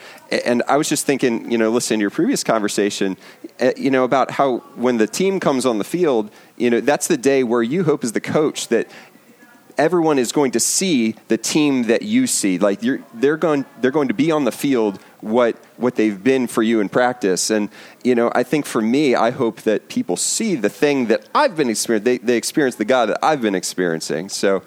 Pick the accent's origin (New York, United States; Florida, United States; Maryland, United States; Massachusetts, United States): Maryland, United States; now in Catonsville, United States; So I grew up in Howard County.